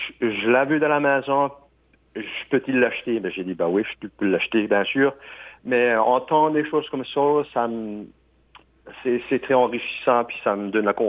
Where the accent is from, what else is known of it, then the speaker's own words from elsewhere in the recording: Louisiana, United States; j'ai grandi à Chétiquan, puis comme la Louisiane, on a une culture riche en musique